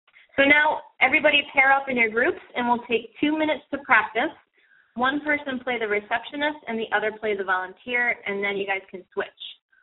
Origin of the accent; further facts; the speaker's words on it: Kittery Point, Maine, United States; and I'm a constituent from Kittery Point, Maine.